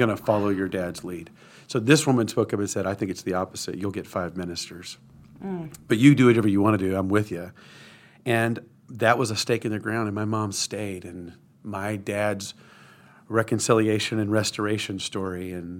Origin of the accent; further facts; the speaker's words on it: Waco, Texas, United States; I'm from Waco, Texas, born and raised.